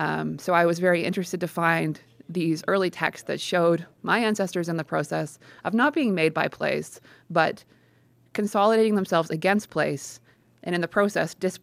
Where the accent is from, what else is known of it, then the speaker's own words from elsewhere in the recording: Fredericton, New Brunswick, Canada; born there; So I am a Maritimer. I was born in Fredericton.